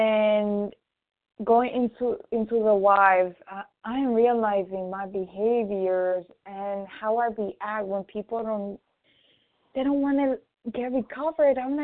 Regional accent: New York City, New York, United States; from New York City.

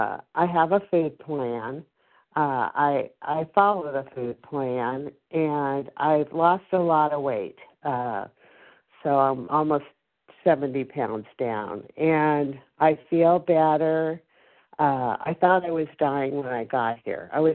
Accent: California, United States; I'm from California.

